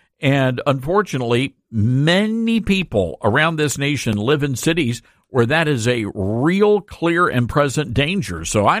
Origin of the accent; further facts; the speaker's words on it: South Haven, Mississippi, United States; Now, I remember back when I was growing up in South Haven, Mississippi, and I was a decent kid, didn't get in any trouble.